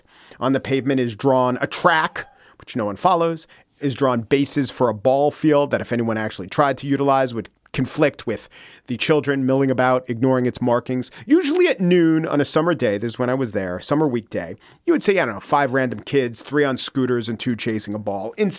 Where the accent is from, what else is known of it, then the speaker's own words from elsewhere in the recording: United States; but since I am an American, I think about America